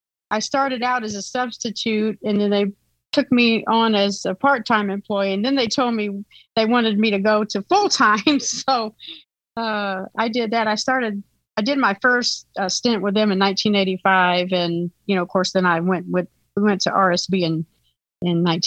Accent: Macon, Georgia, United States; because I'd never been on any kind of train, because I grew up in Macon, Georgia. We still don't have anything like that there

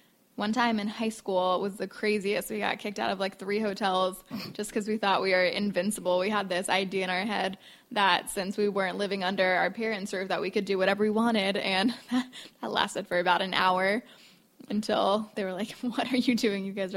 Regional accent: Ocala, Florida, United States; I'm from Ocala.

